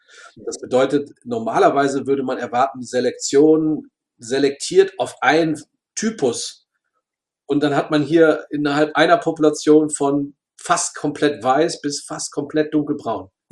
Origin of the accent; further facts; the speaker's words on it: Bielefeld, North Rhine-Westphalia, Germany; also born or lived in Cambridge, United Kingdom; ich bin ja auch aus der Gegend, also ich bin ja in Ostwestfalen, also bei Bielefeld auch aufgewachsen. Das heißt, nach vielen Jahren im Ausland, in Cambridge, in Großbritannien, bin ich dann vor 15 Jahren nach Hause gekommen